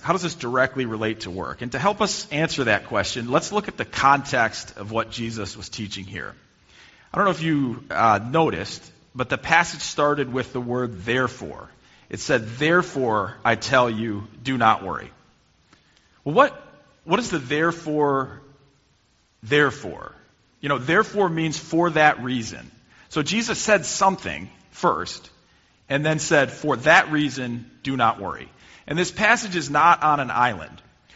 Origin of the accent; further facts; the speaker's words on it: Petoskey, Michigan, United States; When I grew up here in Petoskey, Michigan, you know, went to school.